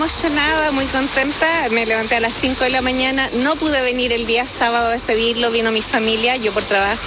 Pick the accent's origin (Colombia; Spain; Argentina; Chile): Chile; como ciudadana chilena y también como palestina